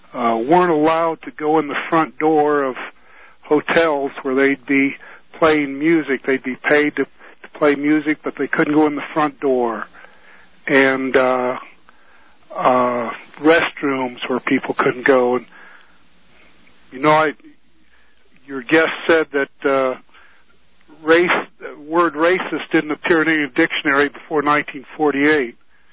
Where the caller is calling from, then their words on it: Boulder, Colorado, United States; I'm calling from Boulder, Colorado.